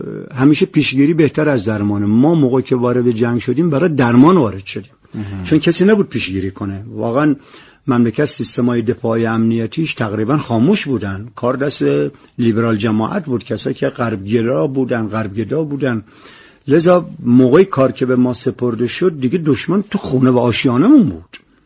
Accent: Ahvaz, Khuzestan, Iran; ما چون بچه اهواز هستیم میزبان جنگ بودیم.

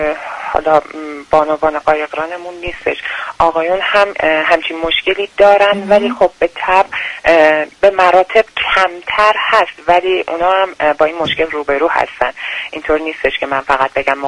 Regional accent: Zanjan Province, Iran; من اصالتا خودم هم زنجانی هستم

